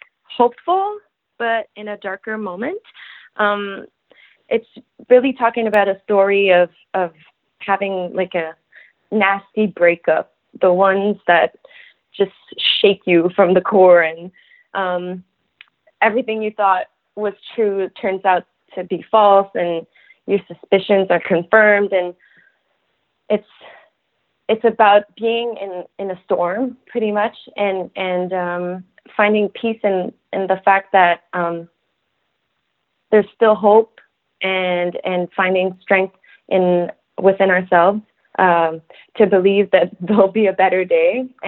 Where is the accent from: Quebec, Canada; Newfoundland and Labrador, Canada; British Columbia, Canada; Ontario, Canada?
Quebec, Canada; Quebec City; because I'm a girl from Quebec City, and I've been going to the festival for years.